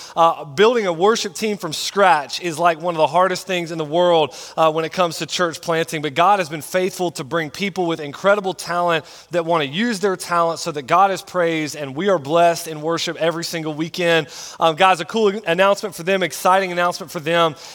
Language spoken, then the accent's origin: English; Florida, United States; You guys know, if you've been around our channel for a while, that I am from Florida.